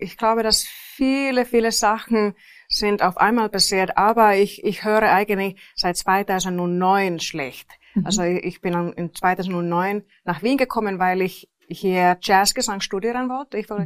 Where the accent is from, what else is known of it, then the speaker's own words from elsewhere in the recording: Helsinki, Uusimaa, Finland; now in Austria; Also ich komme aus Helsinki, aber ich bin schon sehr lange in Österreich, aber ich bin in Helsinki aufgewachsen.